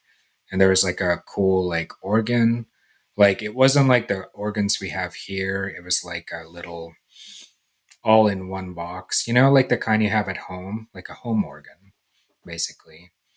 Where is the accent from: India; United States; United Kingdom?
India; Like I grew up in India, and we only had, I think, like three records or something.